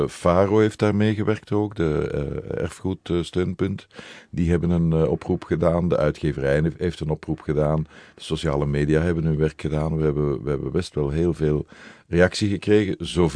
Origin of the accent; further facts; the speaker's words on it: Brussels, Belgium; Nee, ik ben Brusselaar. Ik ben een echte Brusselaar.